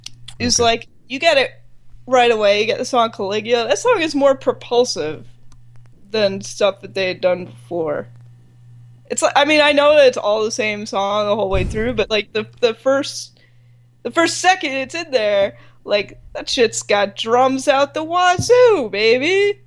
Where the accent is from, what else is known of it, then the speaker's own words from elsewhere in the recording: United States; I'm just ignorant. I'm just American.